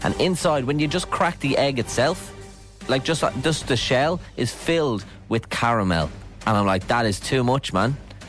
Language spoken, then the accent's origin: English; Ireland; And also, speaking of getting too big for your boots, we're Irish.